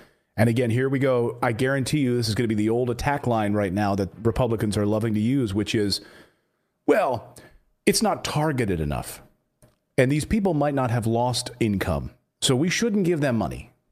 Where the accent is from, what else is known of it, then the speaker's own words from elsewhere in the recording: Pennsylvania, United States; Here's Senator from my home state of Pennsylvania screwing over the American people.